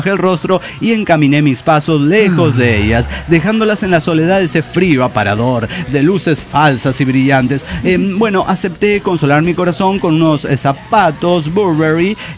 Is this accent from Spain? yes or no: no; Saltillo, Coahuila, Mexico; Aquí en Saltillo, recuerdo que cuando niño